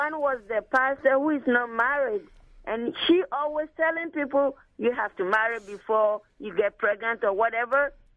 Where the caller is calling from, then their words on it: Virginia, United States; Yeah, Equa. I'm calling from Washington. I'm in Virginia.